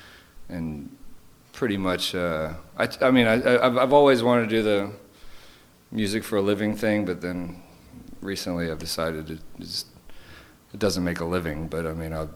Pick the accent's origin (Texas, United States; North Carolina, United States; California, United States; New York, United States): Texas, United States; Katy; also born or lived in New Jersey; Houston, or Katy, Texas.